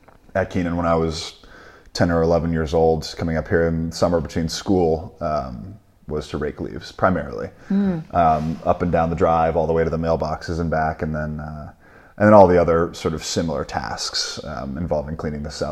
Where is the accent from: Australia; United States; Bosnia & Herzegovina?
United States; Oakland, California; I grew up in Oakland. My parents bought a small little house in the East Bay right in Montclair.